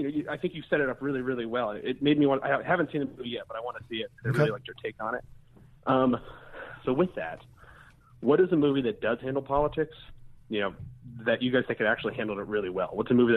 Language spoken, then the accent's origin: English; Virginia, United States; I'm from Virginia.